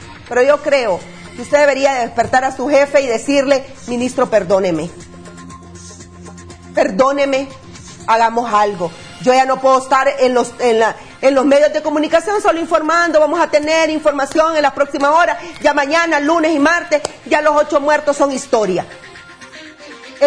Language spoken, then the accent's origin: Spanish; Honduras; si nosotros como hondureños no pedimos respuesta